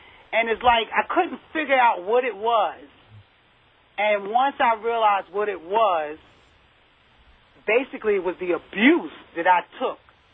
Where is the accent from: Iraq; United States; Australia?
United States; Brownsville; I was like, come on, I'm coming from Brownsville. I'm like from the ghetto straight into the ghetto. So I was kind of raw and rough, you know, with my delivery.